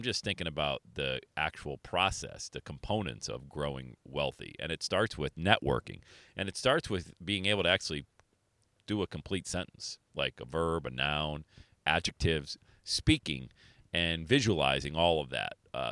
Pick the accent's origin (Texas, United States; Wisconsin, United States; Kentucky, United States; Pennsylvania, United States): Pennsylvania, United States; Bradford; Rental property back in my hometown of Bradford, PA. Love Bradford. Very proud to be a Bradfordian. Small town, northwestern PA.